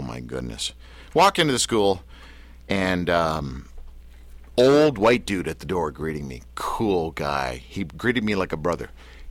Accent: Canada; I'm Canadian.

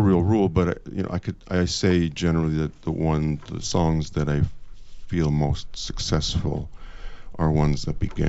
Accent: Montreal, Quebec, Canada; And I'm from Montreal originally, and then I guess everybody who lives in Montreal at some point has to be a poet.

